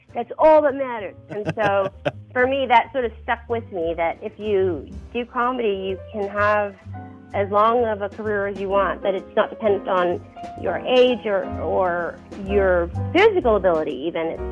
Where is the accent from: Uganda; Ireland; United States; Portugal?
United States; San Francisco, California; You know, I grew up in San Francisco, in the midst of the AIDS crisis